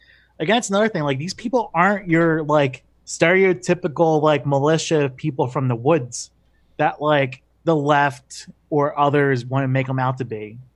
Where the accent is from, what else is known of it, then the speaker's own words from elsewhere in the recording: Philadelphia, Pennsylvania, United States; my neighborhood where I grew up in Philadelphia, Juniata, Kensington, Fishtown, Port Richmond